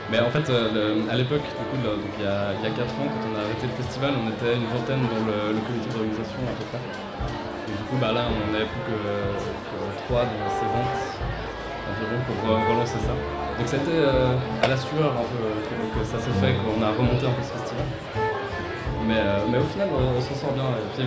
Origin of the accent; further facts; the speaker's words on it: Avignon, Provence-Alpes-Côte d'Azur, France; On est d'Avignon, tout le monde. Toute notre vie, on a vécu là-bas, on a grandi là-bas.